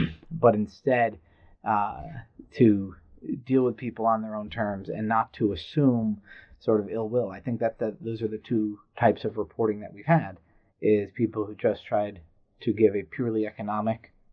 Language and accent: English; New York, United States; yeah, I'm from New York.